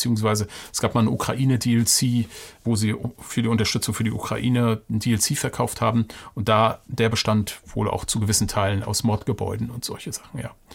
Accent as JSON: {"language": "German", "region": "East Germany", "country": "Germany", "tie": "born or raised there", "said": "Ich bin in der DDR aufgewachsen. Da klingt was an. Ich habe auch relativ früh in der Schule Russisch gehabt"}